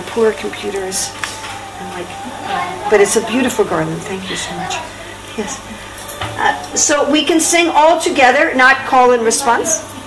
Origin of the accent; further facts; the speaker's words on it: New York, United States; Also, because I'm from New York, I have no culture at all.